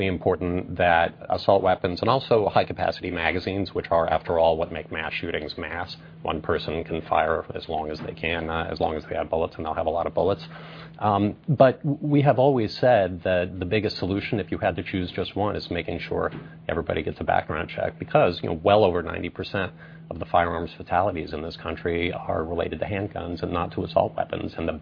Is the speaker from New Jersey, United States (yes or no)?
no; Colorado, United States; including in my home state of Colorado, which has a very strong libertarian streak and a high tradition of gun ownership